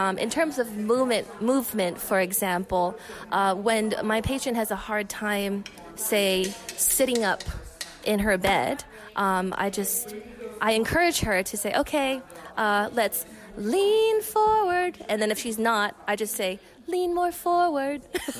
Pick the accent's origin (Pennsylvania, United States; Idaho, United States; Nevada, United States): Nevada, United States; Las Vegas; born there; I think my mom gave it to me because I was born in Vegas.